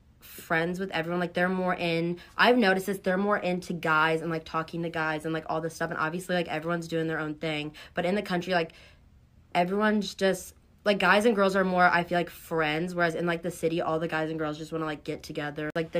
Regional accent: St. Louis, Missouri, United States; I'm from St. Louis. I'm from a small town outside of St. Louis, and I played soccer with people from like the city of St. Louis

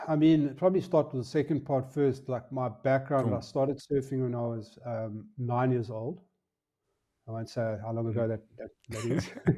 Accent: Hout Bay, Western Cape, South Africa; You know, I grew up surfing in Hout Bay, and, you know, there's always been pollution issues here

